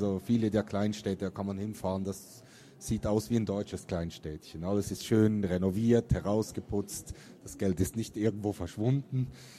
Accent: Switzerland; ich komme aus der Schweiz ursprünglich

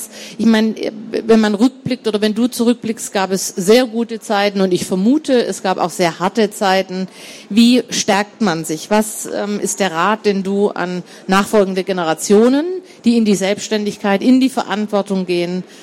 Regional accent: Southern Germany, Germany; Ich habe mich geoutet, auch ich komme aus Süddeutschland.

